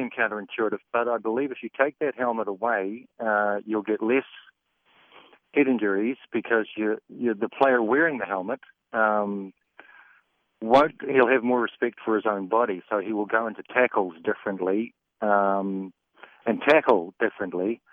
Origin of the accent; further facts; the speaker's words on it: New Zealand; I'm from New Zealand, and it's against the law for adults and children not to wear bicycle helmets.